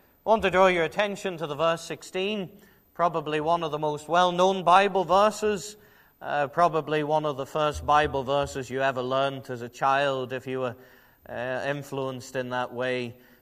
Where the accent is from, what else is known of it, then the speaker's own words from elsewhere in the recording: England, United Kingdom; In fact, I'm not from Ulster at all. I'm from England